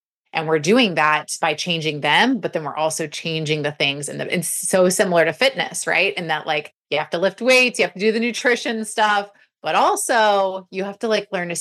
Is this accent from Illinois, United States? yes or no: no; Texas, United States; But it was only because I'm from Texas and people were watching my journey and they're like, tell me how to do what you do.